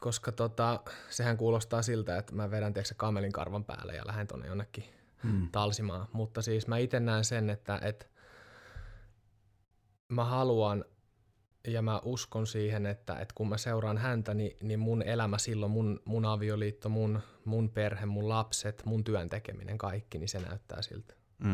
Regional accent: Uusimaa, Finland; born there; Sanoin, että Espoo tai Vantaa tai jossain pääkaupunkiseudulla. Ja siis mä oon kasvanut vähän siellä täällä, me ollaan muutettu aika paljon.

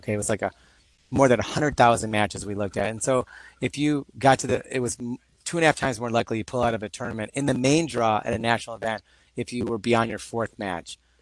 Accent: India; I can say this because I'm Indian, there's a lot of young Indian tennis players

